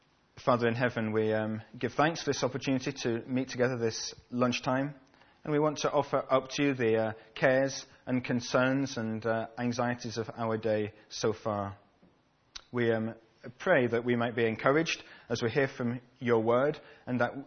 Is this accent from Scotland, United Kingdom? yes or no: yes; Scotland, United Kingdom; also born or lived in United States; When I lived in the USA, I was almost universally known on campus there as